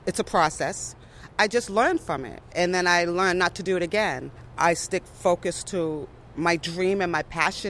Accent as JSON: {"language": "English", "town": "Boston", "region": "Massachusetts", "country": "United States", "said": "I'm a Bostonian to the heart, so I take that personally."}